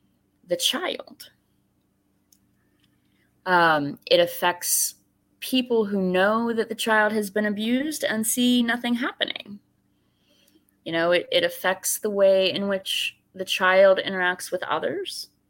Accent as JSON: {"language": "English", "region": "Florida", "country": "United States", "tie": "born or raised there", "said": "grew up in Florida, which, well, some people say is not the South, but is the South, in a conservative background."}